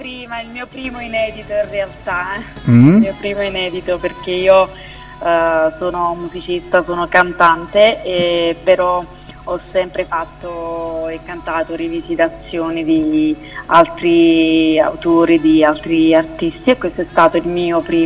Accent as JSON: {"language": "Italian", "town": "Naples", "region": "Campania", "country": "Italy", "said": "Perché sono di Napoli, non so se si sente."}